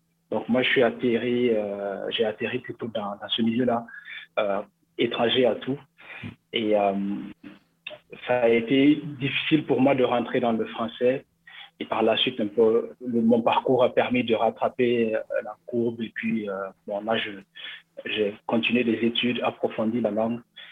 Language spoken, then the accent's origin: French; Burkina Faso; first language Mooré; French is a second language; ma langue maternelle, c'est le moré. Donc, j'ai été réellement en contact avec le français qu'à l'âge de 6 ans, quand j'ai fait mes premiers pas à l'école.